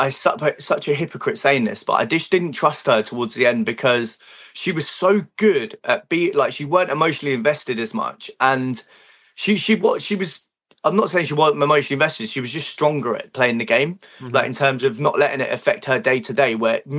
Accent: Liverpool, North West England, United Kingdom; I grew up in Liverpool. My mum's from Liverpool.

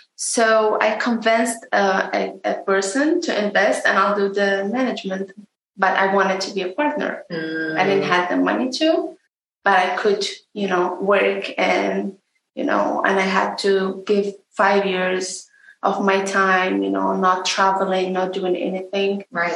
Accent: Morocco; first language Moroccan Arabic; English is a second language; We speak Moroccan. We use Arabic in school. Then we learn French.

